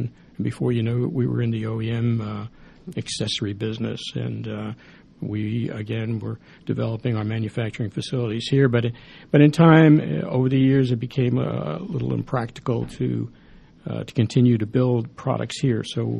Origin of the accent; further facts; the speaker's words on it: New York City, New York, United States; I was raised in New York City and went to school in Kentucky, college there.